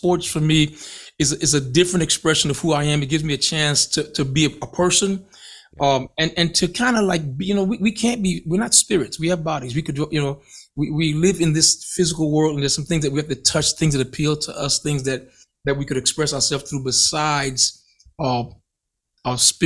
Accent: Alabama, United States; now in Georgia, United States; I'm speaking just, you know, I'm speaking as a native Alabamian.

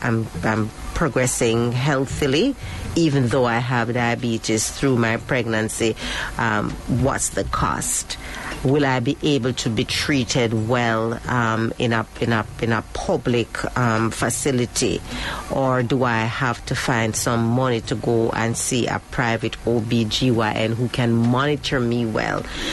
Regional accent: Jamaica; as a Jamaican

